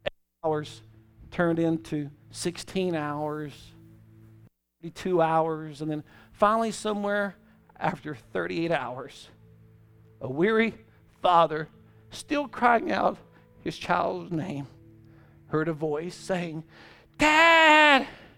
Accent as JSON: {"language": "English", "region": "Louisiana", "country": "United States", "said": "I'm just from South Louisiana. I ain't ever been there."}